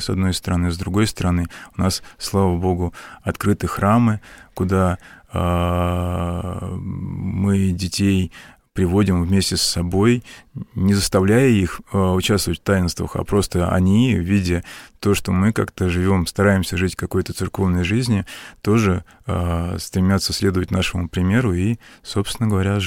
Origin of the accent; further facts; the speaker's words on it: Moscow, Russia; я вернулся в мой родной город, в Москву, где я пошел в школу